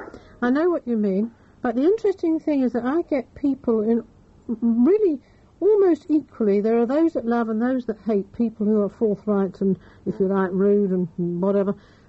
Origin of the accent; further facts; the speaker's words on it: London, United Kingdom; I feel very strongly as a Londoner and as somebody who chairs what I consider to be a very fine station